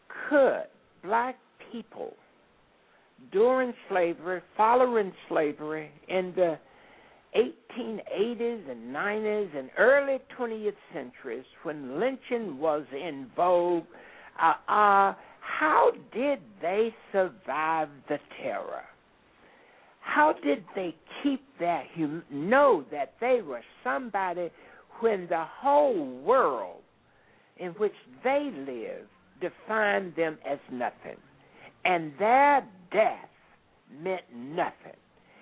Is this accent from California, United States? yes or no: no; Arkansas, United States; I grew up in Arkansas, a lynching state. So it was in the 40s and the 50s, so lynching was still in the air during that time.